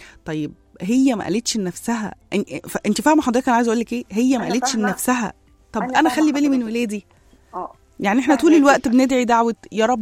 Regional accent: Egypt; اصل ساعات احنا مصريين

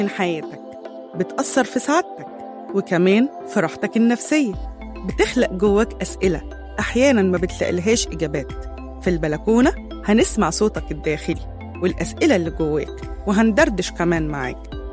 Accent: Egypt; بس انا حاسة كمصرية

